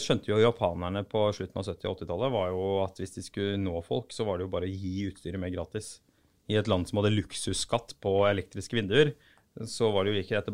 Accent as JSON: {"language": "Norwegian", "town": "Arendal", "region": "Agder", "country": "Norway", "tie": "born or raised there", "said": "jeg har vokst opp I Arendal"}